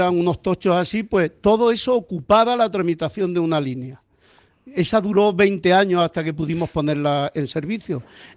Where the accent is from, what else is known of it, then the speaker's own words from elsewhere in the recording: Segura de León, Extremadura, Spain; acababa de caer de Extremadura, de Segura de León, de mi pueblo.